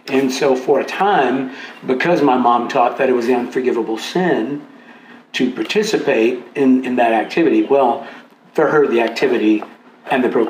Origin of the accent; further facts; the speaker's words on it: St. Louis, Missouri, United States; I was raised in St. Louis, Missouri, a very Pentecostal background.